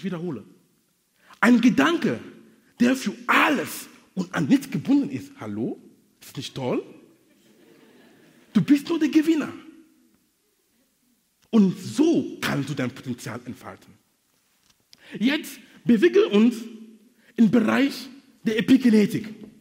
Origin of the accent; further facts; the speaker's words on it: Cameroon; now in Hamburg, Germany; Du kannst hier in Basel sein oder in Hamburg, wo ich lebe, oder in Kamerun, wo ich herkomme